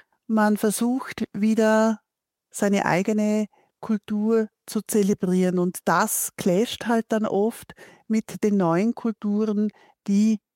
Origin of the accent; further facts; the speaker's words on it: Vorarlberg, Austria; Ich bin aus Vorarlberg